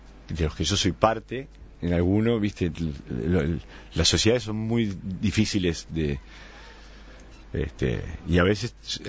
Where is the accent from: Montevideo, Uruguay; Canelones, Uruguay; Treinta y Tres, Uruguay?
Montevideo, Uruguay; also born or lived in Punta del Este; pues yo prácticamente nací en Punta del Este, entre Punta del Este y Montevideo, porque mis padres, bueno, tenían una residencia en el country